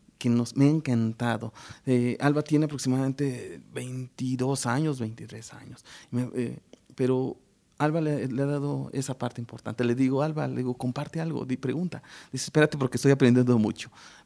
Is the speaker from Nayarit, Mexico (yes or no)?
no; Oaxaca, Mexico; now in Puebla, Mexico; yo soy originario de Oaxaca, tengo 17 años que llegué a Puebla.